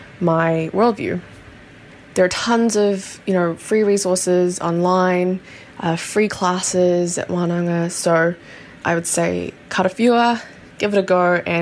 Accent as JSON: {"language": "English", "country": "Singapore", "also_born_or_lived": "Christchurch, New Zealand", "moved": "yes", "lives_now": "Auckland, New Zealand", "said": "My family and I immigrated from Singapore and I lived for many years in Ōtautahi and I now live in Tamaki Makaurau."}